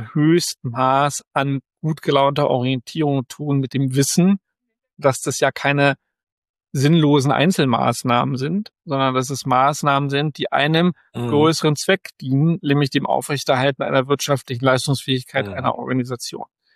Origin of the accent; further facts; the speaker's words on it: Frankfurt, Hesse, Germany; aus alter Verbundenheit zu meiner Heimatstadt